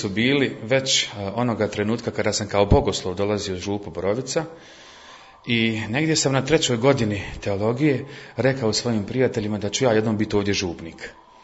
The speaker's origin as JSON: {"language": "Croatian", "town": "Novi Travnik", "region": "Central Bosnia Canton", "country": "Bosnia & Herzegovina", "said": "pa ja sam iz Novog Travnika, ima tamo Vilenica, pa sam blizu Vlašića, znam ja što je snijeg."}